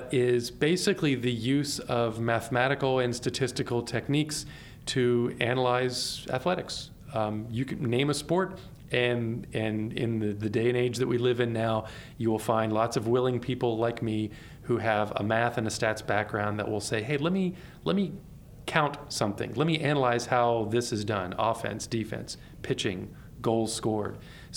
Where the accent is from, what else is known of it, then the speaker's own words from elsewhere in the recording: Pittsburgh, Pennsylvania, United States; because I'm from Pittsburgh.